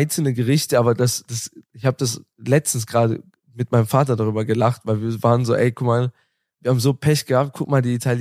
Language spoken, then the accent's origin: German; Bosnia & Herzegovina; dass gerade Bosnien und Herzegowina, wo ich herkomme